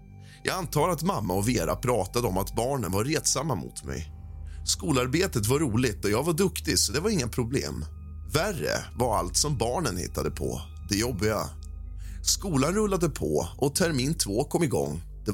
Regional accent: Småland, Sweden; born there; accent: Småland dialect; Jag var född i Småland och pratade inte ren sörmländska utan småländska med skorrande R.

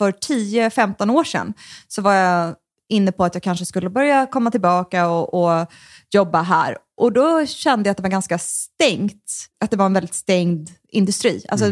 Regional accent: Sweden; accent: Swedish; Nej, ofta så lät de mig spela det liksom. Med min svenska dialekt.

